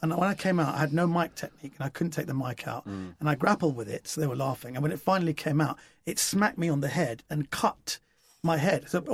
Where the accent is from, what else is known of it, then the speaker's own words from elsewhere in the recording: Bratislava, Bratislava Region, Slovakia; He goes, "Where are you from?" I went, "I'm from Bratislava." And he said, "Where's that?" I said, "Eastern Europe."